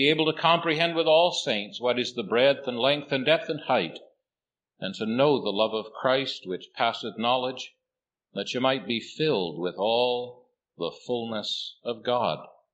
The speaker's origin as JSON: {"language": "English", "country": "Canada", "said": "And I appreciate you receiving me, even if I am a Canadian."}